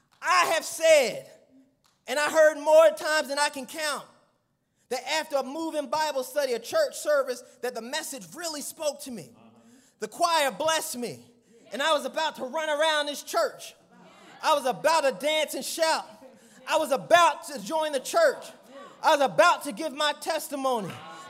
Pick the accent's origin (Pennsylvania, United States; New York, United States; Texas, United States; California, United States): Pennsylvania, United States; Philadelphia; You see, growing up in Philly, every now and then, someone would throw a house party.